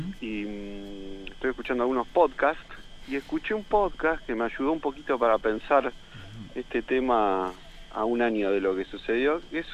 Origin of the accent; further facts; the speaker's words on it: Comodoro Rivadavia, Chubut, Argentina; en Comodoro Rivadavia, de donde yo soy, cortan el agua por lo menos 3 de los 7 días de la semana.